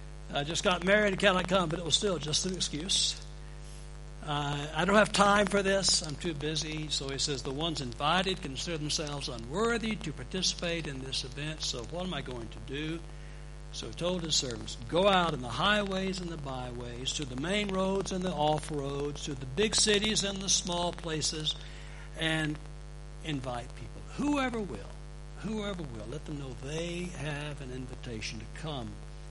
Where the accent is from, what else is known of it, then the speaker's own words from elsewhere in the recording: Dallas, Texas, United States; When I was a child, I grew up in Dallas, Texas.